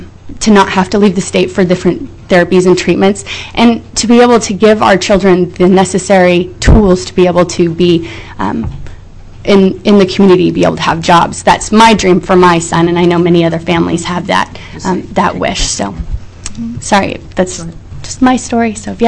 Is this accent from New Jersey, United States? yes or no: no; Soldotna, Alaska, United States; I was born and raised in Soldotna. I want to keep my kids here.